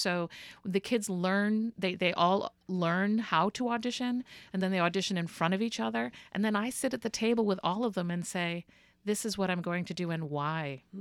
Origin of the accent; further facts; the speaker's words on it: Massachusetts, United States; particularly because I grew up on the Cape and moved back here as a professional